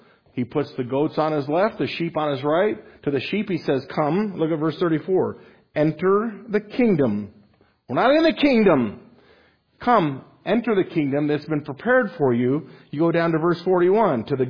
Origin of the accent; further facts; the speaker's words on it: Las Vegas, Nevada, United States; I'll tell you a little story about my hometown, Las Vegas.